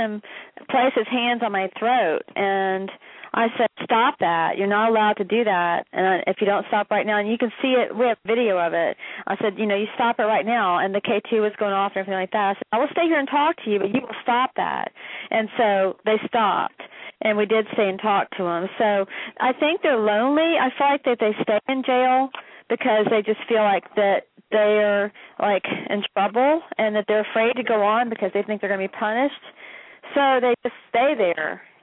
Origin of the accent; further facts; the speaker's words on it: Richmond, Virginia, United States; Yeah, that's where I'm from. I'm from Richmond, actually.